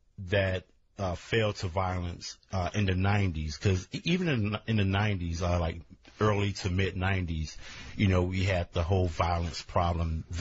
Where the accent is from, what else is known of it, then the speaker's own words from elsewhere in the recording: Inglewood, California, United States; I grew up in Inglewood, in the heart of Inglewood, and saw a lot of stuff.